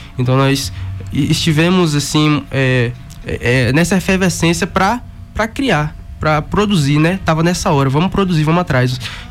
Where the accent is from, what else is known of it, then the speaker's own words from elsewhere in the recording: Jequié, Bahia, Brazil; born there; Nasci em Jiquié.